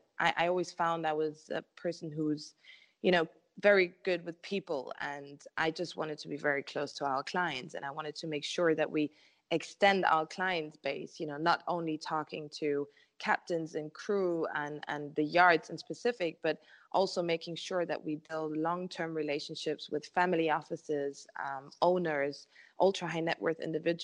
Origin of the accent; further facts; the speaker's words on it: Bremen, Germany; born there; English is a second language; I was actually born in Bremen, which is a city well known for the yachting industry due to its outstanding shipyards, really. As much as I love my origin